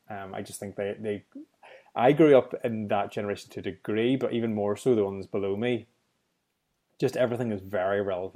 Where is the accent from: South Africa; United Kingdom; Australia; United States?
United Kingdom; Northern Ireland; I come from Northern Ireland